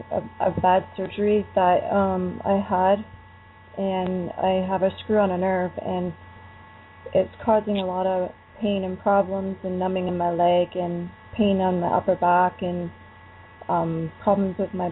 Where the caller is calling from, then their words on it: Ontario, Canada; I'm calling from Ontario, Canada.